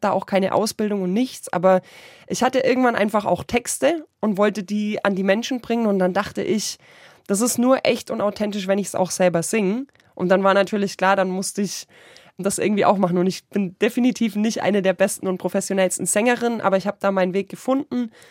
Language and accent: German; Ulm, Baden-Württemberg, Germany; weil er wusste, dass er in meine Heimatstadt nach Ulm kommt